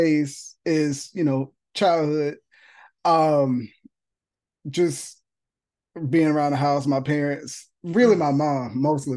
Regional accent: South Carolina, United States; Because I'm from South Carolina, so and then I would hear like some local stuff.

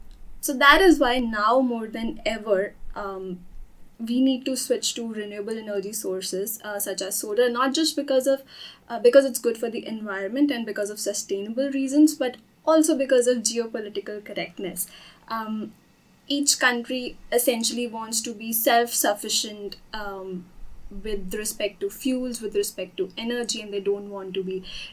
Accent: India; and I'm from India, born and brought up there.

